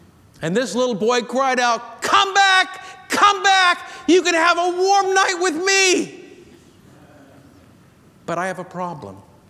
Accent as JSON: {"language": "English", "region": "California", "country": "United States", "tie": "born or raised there", "said": "I grew up in the Sacramento Valley, so I've been in this area a long time."}